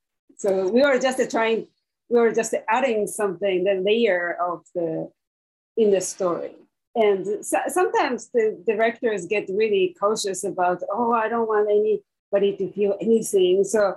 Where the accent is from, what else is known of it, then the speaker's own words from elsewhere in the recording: Japan; now in United States; I grew up in Japan, and I came to school in the U.S.